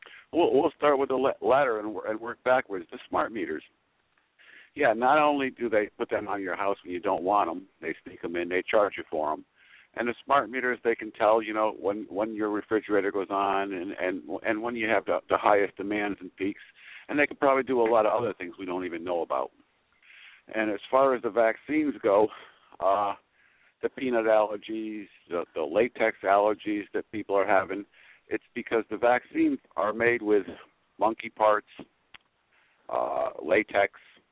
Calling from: Connecticut, United States; I'm calling from Connecticut.

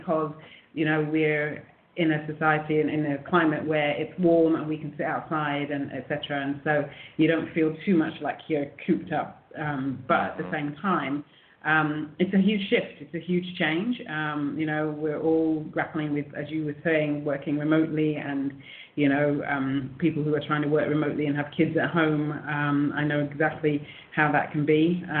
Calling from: Barbados; So I'm calling from Barbados, island in the Eastern Caribbean

